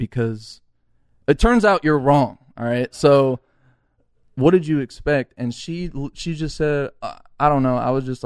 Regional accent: Hacienda Heights, California, United States; I grew up in Hacienda Heights, so we went around that area.

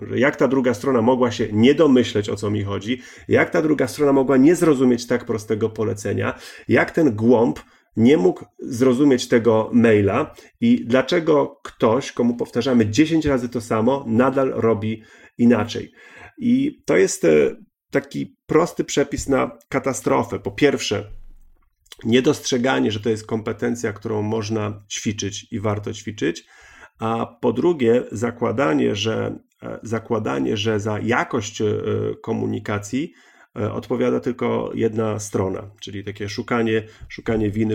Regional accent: Gdynia, Pomeranian Voivodeship, Poland

